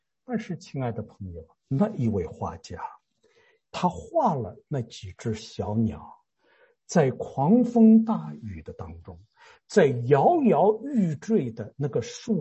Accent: Shanghai, China; born there; 我老家是山东啊，我生在上海。

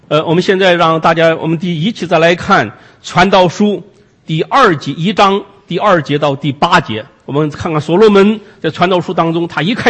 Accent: China; 我们中国人也常说，也说有一句话说，那个七岁被称为古稀之年

